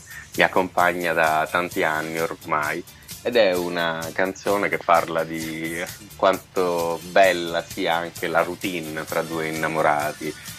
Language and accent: Italian; Palermo, Sicily, Italy; now in Rome, Italy; sono palermitano, anche se vivo a Roma da tantissimo tempo, da più di 10 anni ormai.